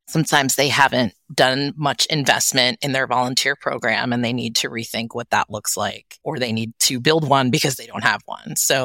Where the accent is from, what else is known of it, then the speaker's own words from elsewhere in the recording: New York, United States; now in Los Angeles, United States; I am a born and raised New Yorker, but I live in LA. Not sure when I'm going to stop saying that I'm from New York, but I live in LA.